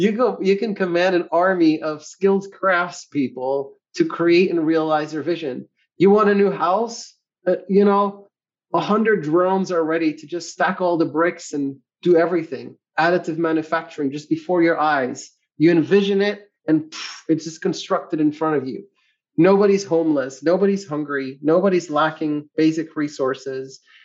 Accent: Belgium; Now, I come from Belgium, tiny country, huge countries around it.

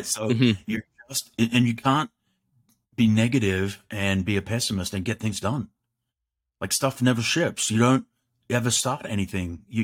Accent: Australia; growing up in Australia, which is a great country

